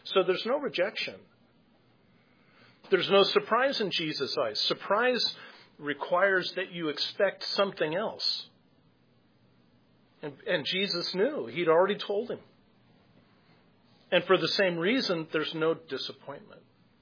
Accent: California, United States; I was born and raised in California. Linda was too, Southern California. And I know it comes out in the way that I talk.

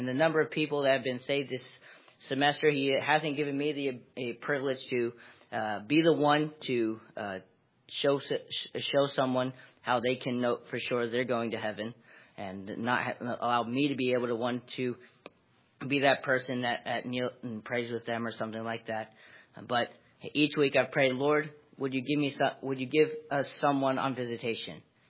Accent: Shelby, North Carolina, United States; I'm from Shelby, North Carolina. I'm a senior here studying music.

